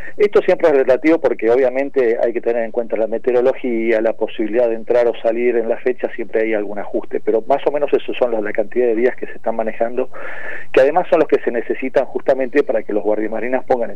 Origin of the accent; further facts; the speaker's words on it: Argentina; si yo lo veo como argentino, no es ni más ni menos que la proyección del país en los distintos lugares